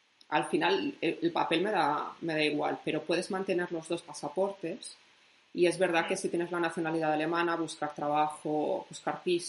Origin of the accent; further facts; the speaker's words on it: Spain; esto es español y soy española.